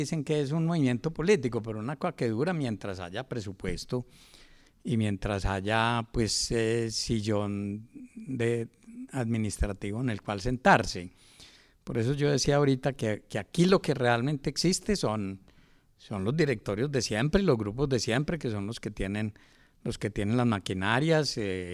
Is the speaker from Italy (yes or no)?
no; Colombia; como somos colombianos